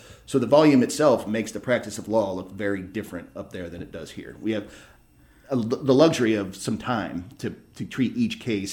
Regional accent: Ohio, United States; hey, I'm from Holmes County. We have a unique county makeup between the English and the Amish.

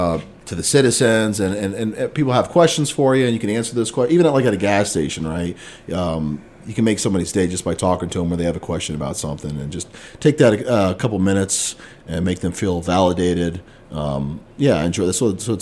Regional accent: United States; and I grew up in Wayne County, so I'm familiar with the area too.

